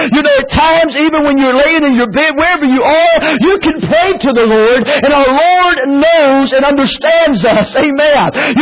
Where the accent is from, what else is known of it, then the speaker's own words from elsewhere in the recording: North Carolina, United States; Well, I'm from North Carolina. I go there, and a lot of times I look at my bars there and make a phone call, and they disappear.